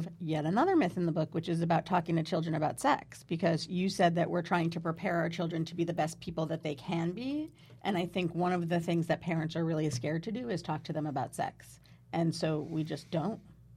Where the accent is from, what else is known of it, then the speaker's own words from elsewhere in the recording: New Jersey, United States; I grew up in New Jersey. New Jersey. Yeah, I spent a lot of time on the Upper West Side as a kid.